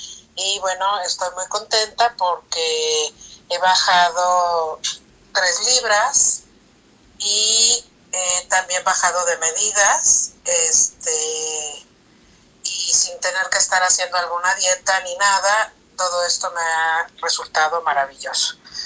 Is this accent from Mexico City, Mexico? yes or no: yes; Mexico City, Mexico; soy de la Ciudad de México.